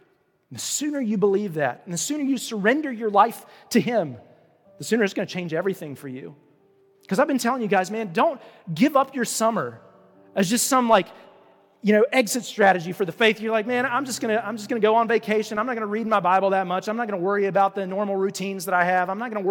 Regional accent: Roanoke, Virginia, United States; also born or lived in Raleigh-Durham; I grew up in Roanoke, and I love the people that I went to church

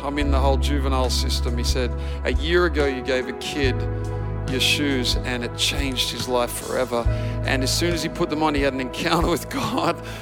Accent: Wodonga, Victoria, Australia; also born or lived in Maui; now in Bendigo, Australia; I was born in Maui. Anyone from Maui? We had one. We do, yeah. Cool, brother. I'm born in Maui. Grew up half my life in Wodonga.

